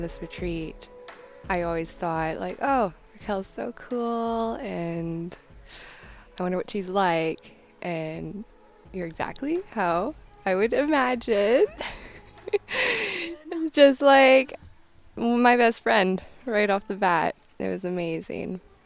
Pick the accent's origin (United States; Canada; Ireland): Canada; Vancouver, British Columbia; I'm from Vancouver, Canada.